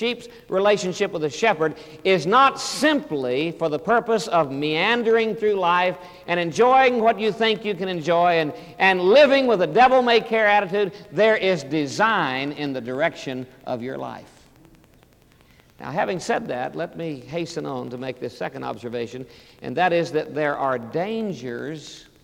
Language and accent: English; Oklahoma, United States; I come from Oklahoma. Cowboys hate sheep.